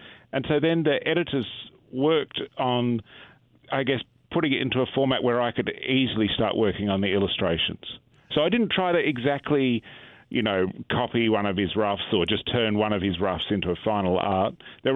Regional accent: Australia; I mean, I grew up in Australia and I still live in Australia

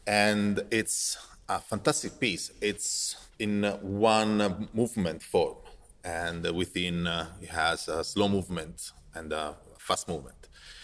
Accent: Rome, Lazio, Italy; also born or lived in Germany / Australia; now in United States; I'm from Italy, actually, from Rome. Yes.

